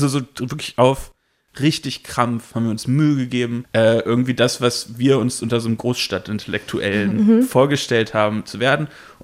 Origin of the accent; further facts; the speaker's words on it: Salzgitter, Lower Saxony, Germany; ich bin dann in Salzgitter groß geworden, ist in Südniedersachsen eine eher struktur- und sozial schwache Gegend, wo wenig kulturelles Angebot ist